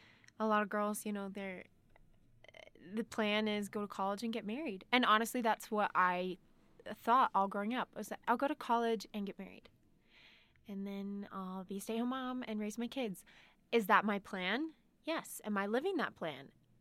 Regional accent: Missouri, United States; Hey, yeah, no. I'm from Missouri, and the pickings are few, let me tell you.

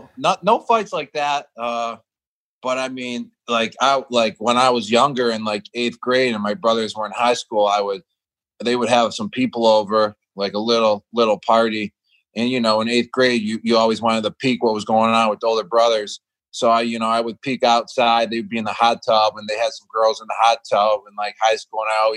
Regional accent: Buffalo, New York, United States; I love the action of hockey, especially growing up in Buffalo.

